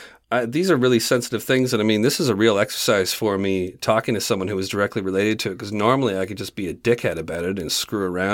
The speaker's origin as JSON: {"language": "English", "country": "Canada", "said": "I'm from Canada."}